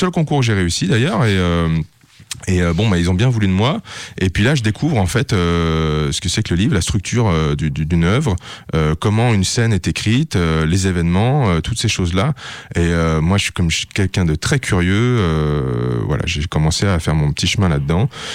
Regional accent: Lyon, Auvergne-Rhône-Alpes, France; also born or lived in Saint-Priest; Mais voilà, ensuite j'ai toujours été à Lyon 9e, à Vez

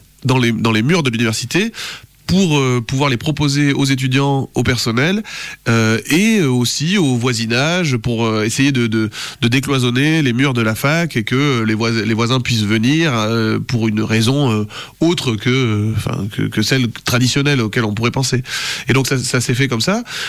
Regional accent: Bordeaux, Nouvelle-Aquitaine, France; moved away as an adult; now in Lyon, France; Je suis originaire de Bordeaux, et c'est vrai qu'il y a énormément de similitudes aussi.

